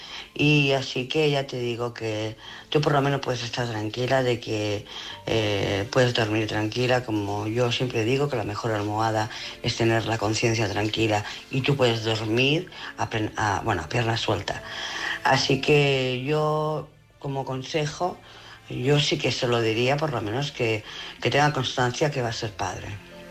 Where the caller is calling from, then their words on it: Barcelona, Catalonia, Spain; de Barcelona.